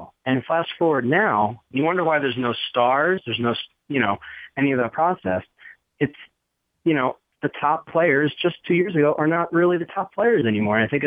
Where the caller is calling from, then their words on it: Philadelphia, Pennsylvania, United States; I'm from Philadelphia.